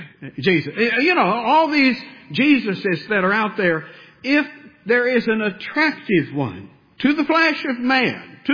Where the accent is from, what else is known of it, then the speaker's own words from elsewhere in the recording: Bible Belt, United States; I realize you and I, we grew up here in the Bible Belt and we've heard these things all our life